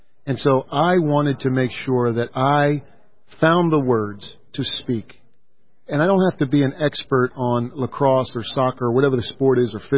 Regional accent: North Carolina, United States; I actually was wearing a Carolina Panthers hat because I'm from North Carolina and I've been there 35 years.

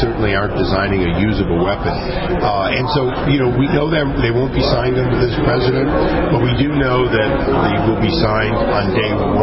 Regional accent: California, United States; I'm a Californian.

